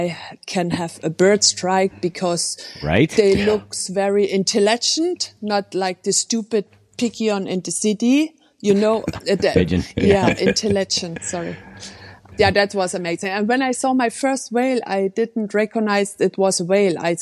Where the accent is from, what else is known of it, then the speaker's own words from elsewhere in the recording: Germany; I come from Germany.